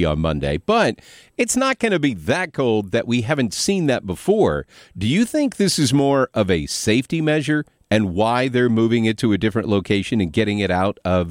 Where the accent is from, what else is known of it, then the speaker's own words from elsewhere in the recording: Arkansas, United States; I mean, remember, I'm from Northwest Arkansas.